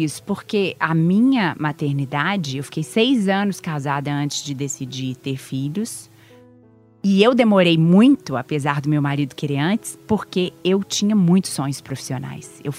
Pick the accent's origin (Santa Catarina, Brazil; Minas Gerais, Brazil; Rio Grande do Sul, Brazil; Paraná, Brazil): Minas Gerais, Brazil; Belo Horizonte; eu comecei como produtora na Globo Minas, porque eu sou de Belo Horizonte.